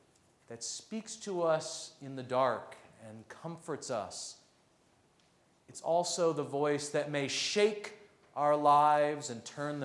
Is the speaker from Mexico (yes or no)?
no; Midwest, United States; I mean, I'm a Midwesterner, so we get our tornadoes and our storms and all that, and they come and they go and they're over.